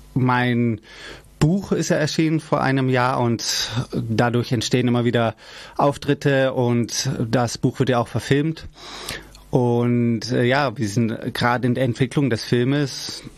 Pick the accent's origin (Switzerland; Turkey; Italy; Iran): Iran; now in Germany; Iraner bin und ich werde auch immer antworten auf die Frage, woher komme ich, werde ich sagen, ich bin Iraner. Aber ich fühle mich als Deutscher und im Iran war ich auch immer der Deutsche.